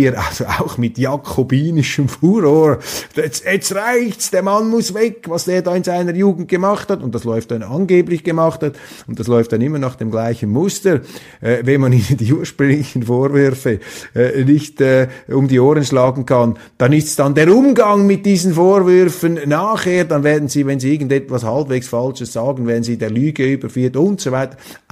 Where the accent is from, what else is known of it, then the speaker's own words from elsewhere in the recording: Switzerland; das kann ich Ihnen als Schweizer sagen